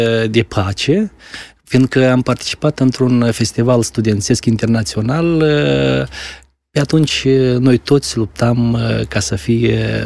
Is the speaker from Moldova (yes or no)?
yes; Chetrosu, Drochia District, Moldova; Eu m-am născut în Chetrusul Drochi, am absolvit școala medie chiar acolo.